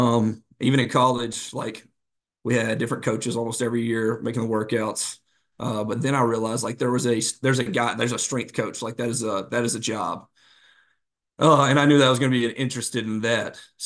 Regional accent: Tennessee, United States; Okay, well, so I'm from Middle Tennessee.

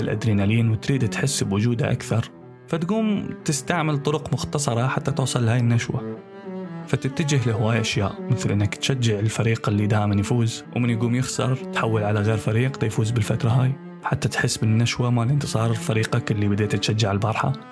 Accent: Iraq; لذلك بصفتي عراقي على هذا البودكاست من حقي أتساءل

